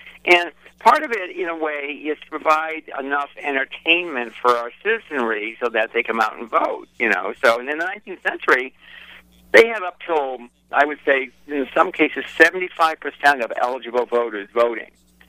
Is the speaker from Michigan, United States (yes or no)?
yes; Detroit, Michigan, United States; I grew up in Detroit, and I live in New Jersey now, but I spent my formative years in Detroit